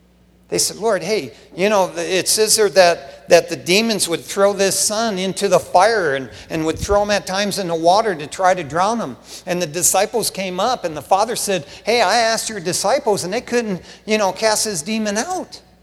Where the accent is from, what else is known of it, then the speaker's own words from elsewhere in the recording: West Covina, California, United States; When I was growing up in West Covina as a Christian, there at Rawls Church in West Covina